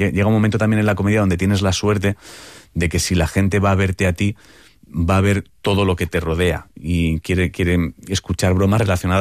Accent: Santa Coloma de Gramenet, Catalonia, Spain; also born or lived in Barcelona / Montgat / Sant Andreu de Llavaneres; now in Madrid, Spain; Yo nací en Barcelona, Barcelona no he vivido nunca, pero mis primeros años fueron en Santa Coloma de Gramenet, luego viví en Montgat

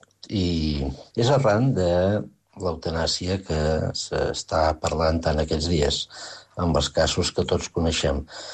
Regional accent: Manlleu, Catalonia, Spain; d'aquí Manlleu, del meu poble, per un bon amic que em passa uns quants anys, jo en tinc 71

